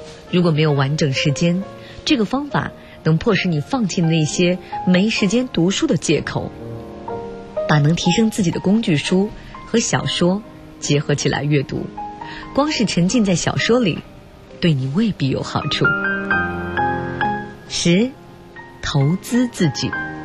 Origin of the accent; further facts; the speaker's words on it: northern China, China; 我是北方人，以前口味偏重好吃肉